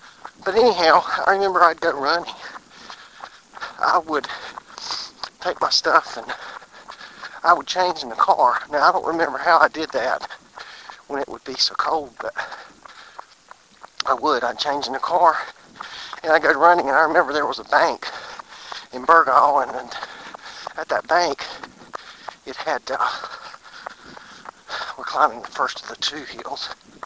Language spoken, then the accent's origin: English; Wallace, North Carolina, United States; I was actually, I grew up in Wallace and Rose Hill part of the time.